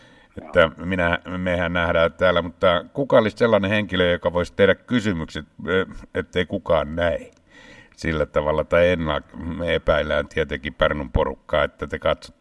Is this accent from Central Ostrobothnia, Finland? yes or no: no; Luvia, Satakunta, Finland; also born or lived in Pori; mä olen Porista oikeastaan syntynyt, mutta onneksi vietiin siellä sitten vuoden vanhana Luvialle